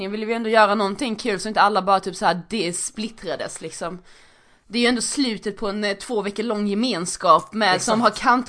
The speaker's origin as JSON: {"language": "Swedish", "region": "Skåne", "country": "Sweden", "said": "Västerbotten, det där är Norrland för mig, för jag är från Skåne."}